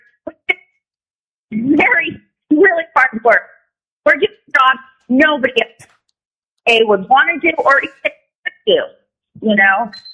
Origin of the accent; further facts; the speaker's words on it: Homer, Alaska, United States; I'm from Homer, and I'm a caregiver.